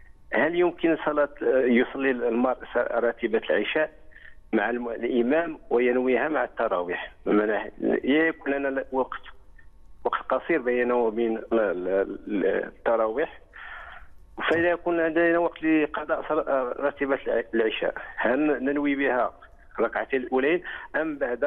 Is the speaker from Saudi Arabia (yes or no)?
no; Morocco; مصحف ورش نقرأ بورش في المغرب.